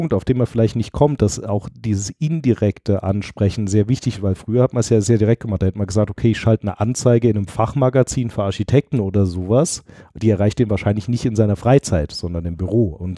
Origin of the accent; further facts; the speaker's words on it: Saarland, Germany; Ich komme aus dem Saarland.